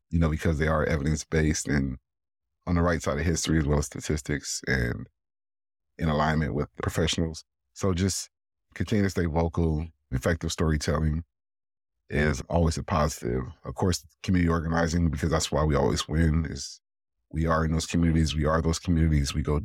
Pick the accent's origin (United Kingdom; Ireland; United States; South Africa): United States; Compton, California; me and myself growing up in Los Angeles County and in Compton